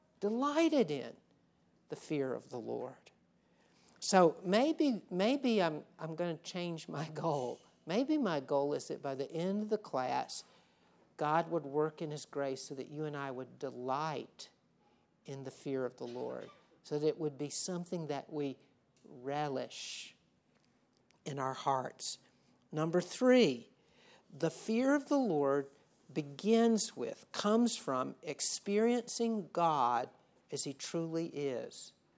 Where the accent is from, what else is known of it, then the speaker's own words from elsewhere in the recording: the South, United States; We're from the South. We go to Florida for vacation.